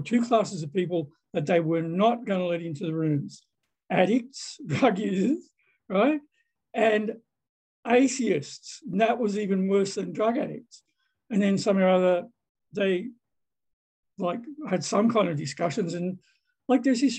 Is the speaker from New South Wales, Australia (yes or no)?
yes; Sydney, New South Wales, Australia; I'm an alcoholic from Sydney, Australia. I also like to identify as a recovering Catholic and a committed atheist